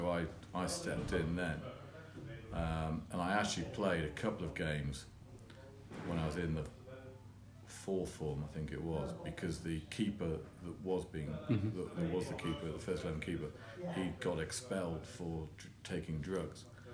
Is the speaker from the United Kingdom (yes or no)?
yes; Eccleshill, Yorkshire and the Humber, United Kingdom; I grew up in Eccleshill, so I had a natural allegiance to Eccleshill.